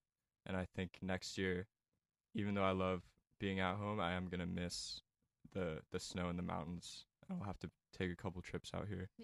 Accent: Hawaii, United States; growing up in Hawaii, snowboarding and stuff was just like not really an option

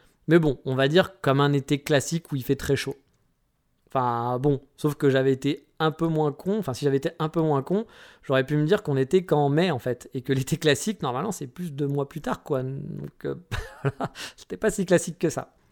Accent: France; En tout cas, chez nous en France, c'est comme ça, quoi.

